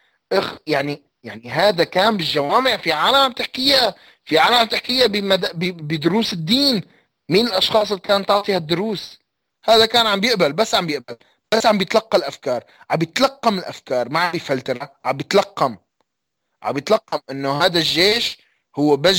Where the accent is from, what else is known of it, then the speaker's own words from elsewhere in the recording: Aleppo, Aleppo Governorate, Syria; لكن انا الاصل من حلب وهويتي حلب